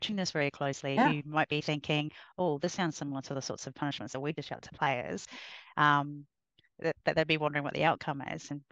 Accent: New Zealand; Jared McCracken was a friend of our family growing up in New Zealand.

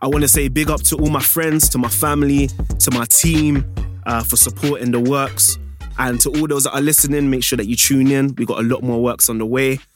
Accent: Croydon, London, United Kingdom; I'm from South London, Croydon, and this is a hub, a cultural hub of music, of activity, of spirituality.

